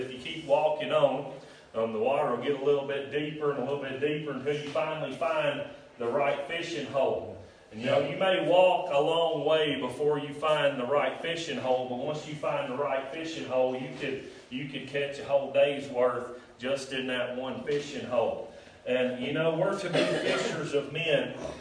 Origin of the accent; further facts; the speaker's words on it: Nashville, Tennessee, United States; I thought back to when I was a teenager. I grew up in Nashville.